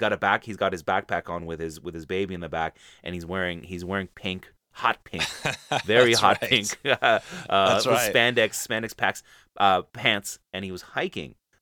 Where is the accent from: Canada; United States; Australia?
Canada; and I'm from Canada, which is we are hitting the winter season.